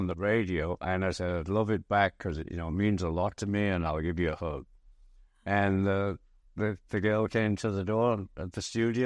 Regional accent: Liverpool, North West England, United Kingdom; you know, we're from England. We're from Liverpool. We love the sun.

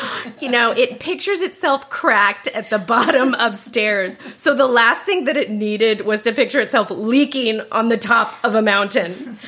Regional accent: Fullerton, California, United States; I grew up in Orange County in Fullerton, so it was not Africa in any way.

